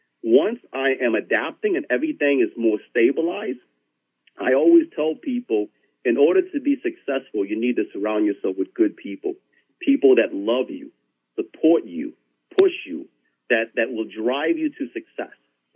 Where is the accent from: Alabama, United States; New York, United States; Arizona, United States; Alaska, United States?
New York, United States; Syracuse; Well, it's interesting because I'm from Syracuse, New York, right? Syracuse is known as a salt city because we had salt mines, right?